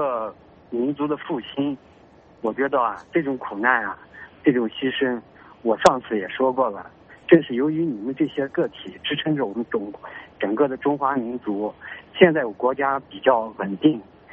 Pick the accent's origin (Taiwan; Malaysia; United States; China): China; 我们中国人是讲义的。